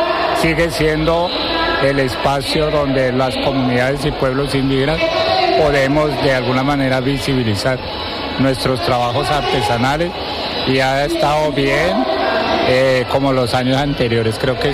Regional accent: Santiago, Putumayo, Colombia; Yo vengo del Alto Putumayo, de Santiago de Manoy, y es un lugar pues para que también de alguna vez vayan también a conocer.

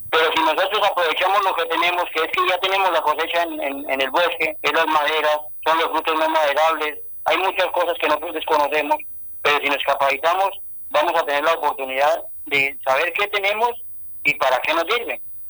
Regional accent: Meta, Colombia; also born or lived in Boyacá; yo soy de origen boyacense, me vine muy chico para el departamento del Meta, donde tenía una finca pequeña

